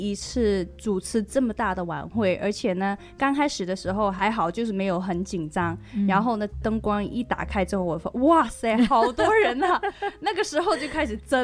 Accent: China; now in United States; 作为一位就是中国华人在美国特别特别 proud to 让别人知道嘿我是中国人

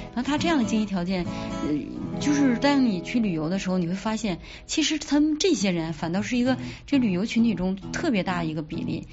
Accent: China; 然后我们中国人可能是这个儒家的思想比较内敛啊

